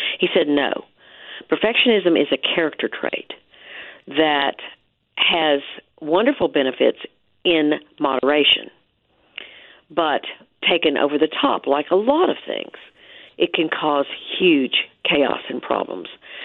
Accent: the South, United States; I grew up in the South in the 60s and 70s.

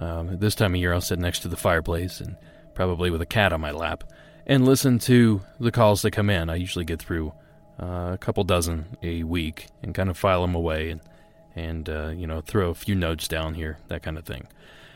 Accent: Ohio, United States; the following is Jeff's call from my home state of Ohio.

